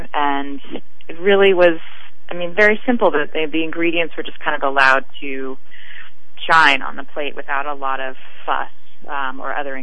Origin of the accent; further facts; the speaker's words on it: Oregon, United States; I'm from Oregon originally, and mm-hmm. I'm gonna get back home and moved to Portland, Oregon